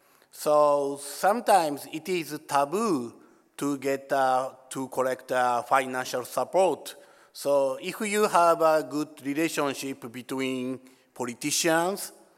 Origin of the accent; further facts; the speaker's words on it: Japan; So I'm from Japan.